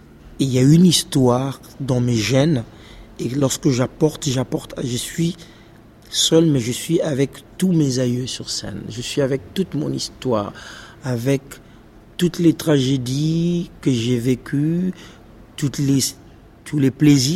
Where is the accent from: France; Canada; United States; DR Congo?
DR Congo; je partage aussi ces mêmes angoisses, ces mêmes inquiétudes en tant que Congolais